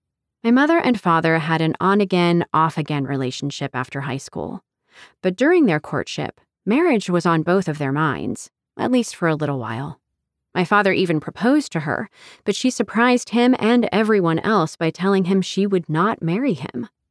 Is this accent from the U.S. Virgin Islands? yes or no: yes; St. Thomas, U.S. Virgin Islands; I was born and raised on the Caribbean island of St. Thomas in the U.S. Virgin Islands. That's about 30 minutes away from Puerto Rico if you need a better frame of reference.